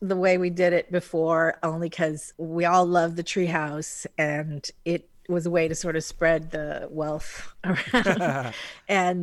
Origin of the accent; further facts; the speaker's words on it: Hawaii, United States; I mean, I'm sorry, Molokai, and I'm from Hawaii.